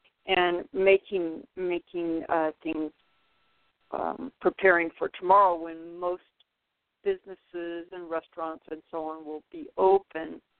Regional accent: California, United States; As you all know, I'm from California, and Santa Ana winds were about as strong as I've been in.

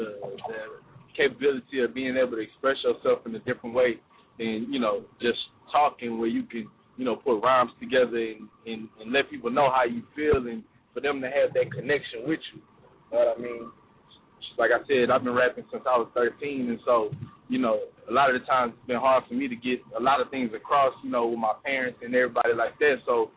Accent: Lafayette, Louisiana, United States; Like, I'm from Louisiana. You know what I mean? So I hold it down for Lafayette, Louisiana, and the whole Louisiana movement.

